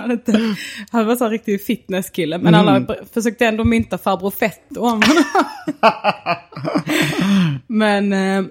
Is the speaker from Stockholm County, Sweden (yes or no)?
no; Skåne, Sweden; Nej, jag är mer från Snapphanebygden.